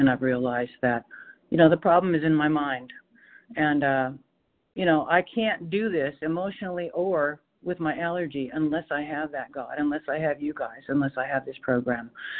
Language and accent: English; Washington, United States; I'm from Washington State, by the way.